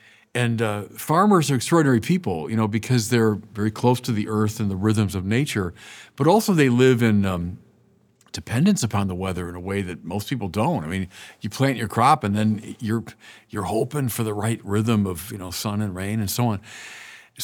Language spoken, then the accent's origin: English; Midwest, United States; You know, look, I'm from the Midwest. I'm used to snow.